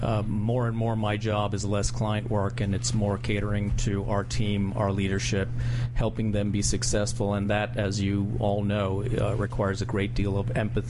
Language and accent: English; Chicago, Illinois, United States; born there; Born in Chicago, Illinois, but lived in eight places before the age of 10, so hard to pick a hometown.